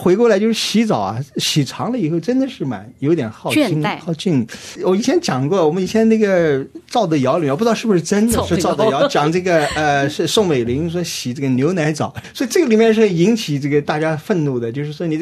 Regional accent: China; now in Australia; 他说这个我们中国人啊，这个卫生习惯怎么不行啊

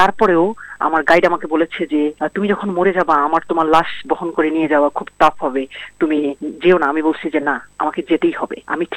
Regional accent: Bangladesh; সবাই যখন জিজ্ঞেস করে তুমি কোথা থেকে এসেছো, যখন আমি বলি যে আমি একজন বাংলাদেশি, আমি বাংলাদেশ থেকে এসেছি, অনেকে বাংলাদেশকে চিনে, অনেকে চিনে না।

